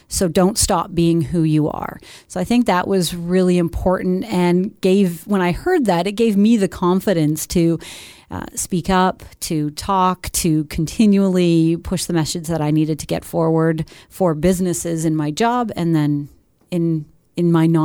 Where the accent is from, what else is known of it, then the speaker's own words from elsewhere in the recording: Caledon, Ontario, Canada; also born or lived in Cold Lake / Lethbridge; now in Peterborough, Canada; No, I grew up in Caledon, and then I worked for 5 years out in Alberta, in Cold Lake, Alberta, and Lethbridge, Alberta, and then made the move back to Ontario.